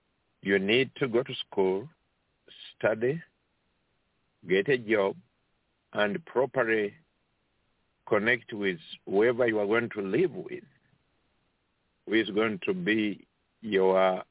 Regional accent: Uganda; English is a second language; I'm originally from East Africa, Uganda. That's where you find Uganda, Kenya, Tanzania, and some other countries. So we speak Swahili and that language.

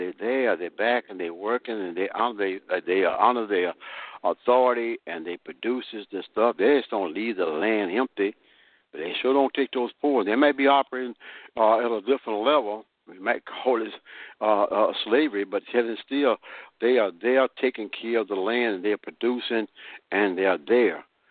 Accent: Texas, United States; I'm going to tell you because I grew up down in East Texas, and I know in the farmland of East Texas down there

